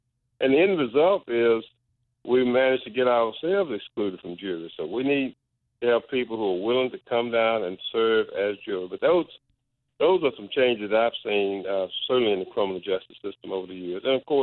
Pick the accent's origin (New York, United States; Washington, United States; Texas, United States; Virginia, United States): Texas, United States; It's still utilized in a number of states, including my home state of Texas.